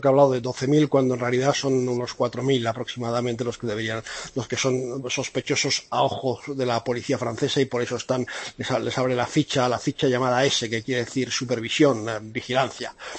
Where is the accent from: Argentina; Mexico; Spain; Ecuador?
Spain